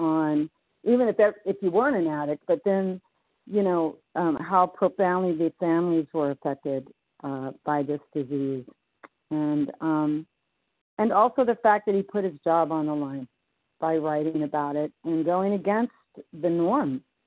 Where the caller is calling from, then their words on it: California, United States; I'm calling from Northern California, recovered.